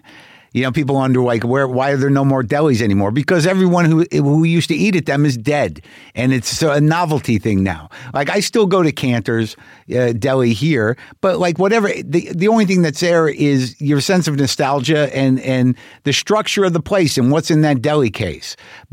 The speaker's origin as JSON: {"language": "English", "region": "New Mexico", "country": "United States", "tie": "born or raised there", "said": "When we grew up in New Mexico, we'd meet my grandparents in Vegas."}